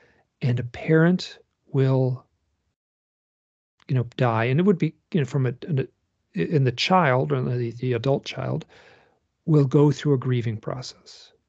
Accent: Michigan, United States; I'm from Michigan. I'm certain there's shamans in Michigan

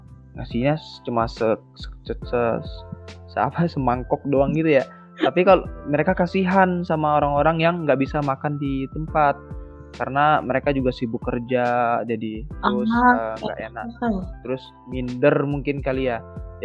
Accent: Padang, West Sumatra, Indonesia; gue kan orang Padang nih, dekat pesisir kan ya.

